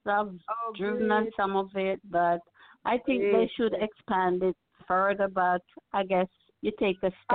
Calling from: Staten Island, New York, United States; I'm calling from New York, Staten Island.

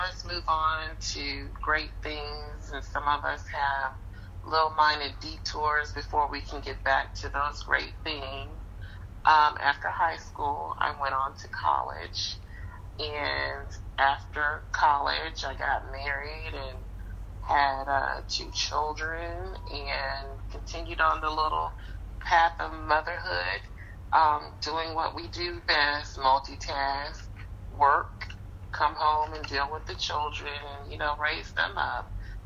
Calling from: Sumter, South Carolina, United States; I am calling from the big town of Sumter, located in the southern state of South Carolina.

